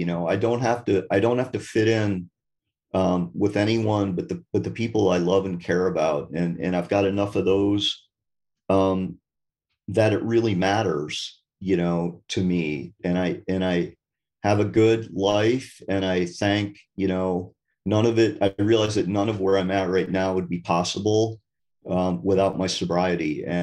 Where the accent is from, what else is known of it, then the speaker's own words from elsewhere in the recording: Vermont, United States; And I'm from Vermont, so it's pretty wild area. We have a lot of cowbirds.